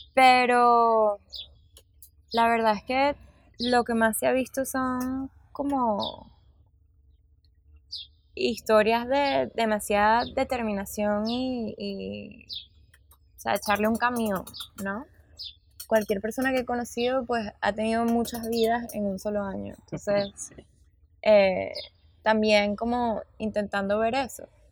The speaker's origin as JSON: {"language": "Spanish", "country": "Venezuela", "said": "Yo hace 7 años cuando me mudé para acá, sí conocí a venezolanos, sí conocí otros venezolanos, pero digamos que todavía era algo como una rareza. No escuchabas como nuestro acento en la calle"}